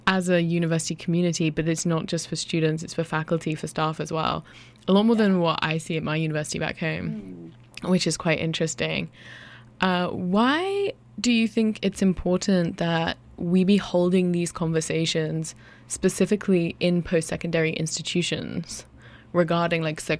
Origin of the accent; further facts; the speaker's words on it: England, United Kingdom; I'm from England